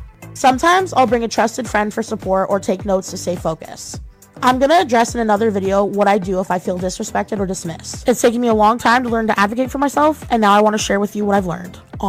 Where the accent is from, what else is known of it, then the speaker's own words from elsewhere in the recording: Kennewick, Washington, United States; Me to establish care with a new provider in my hometown, Kennewick, Washington.